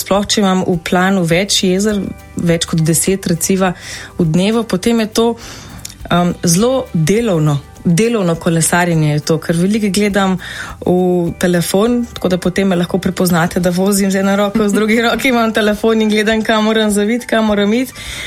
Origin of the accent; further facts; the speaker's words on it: Kočevje, Southeast Slovenia, Slovenia; To vedno rečem, da je Kočevsko, ker sem iz Kočevja doma.